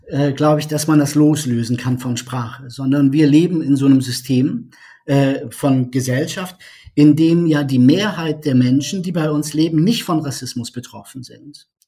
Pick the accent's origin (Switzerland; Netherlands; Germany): Germany; North Rhine-Westphalia; Ich bin also 42 Jahre alt. Ich komme aus der Nähe von Köln.